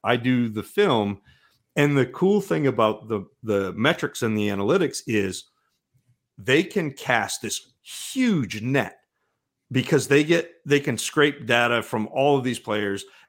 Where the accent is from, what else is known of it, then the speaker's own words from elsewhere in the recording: Maine, United States; I'm from Maine and I've got a little bit of that, you know, that pride, Penobscot County. Stephen King was in Bangor. I was just north of Bangor.